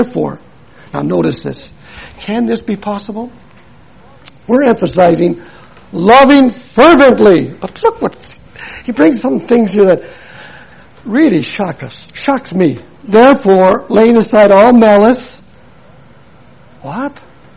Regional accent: Milwaukee, Wisconsin, United States; No, I'm from Milwaukee. I'm an American.

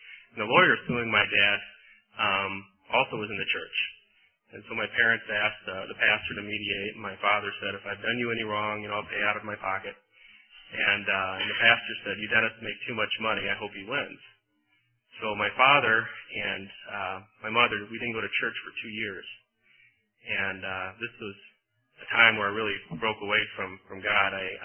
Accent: Eagle Grove, Iowa, United States; And I grew up in Eagle Grove, and that's north central Iowa. And a lot of people ask, where's that? And it's pretty small.

